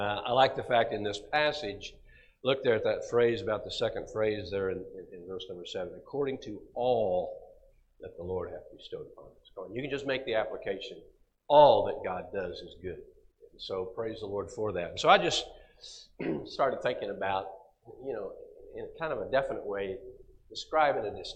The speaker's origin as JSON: {"language": "English", "region": "Kansas", "country": "United States", "tie": "born or raised there", "said": "I was born and raised in Kansas, and I lived in a small town outside of Wichita."}